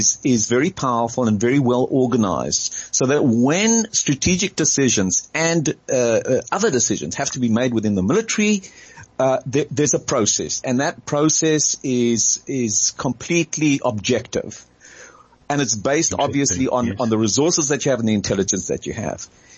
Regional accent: Hermanus, Western Cape, South Africa; And my friends used to laugh at me at Herzliya School because they would say, you're from Hermanus. That means that you're a Sabra.

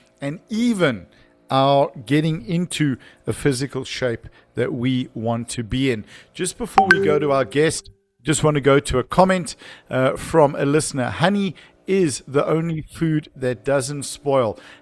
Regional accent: Cape Town, Western Cape, South Africa; growing up in Cape Town, getting grape season started

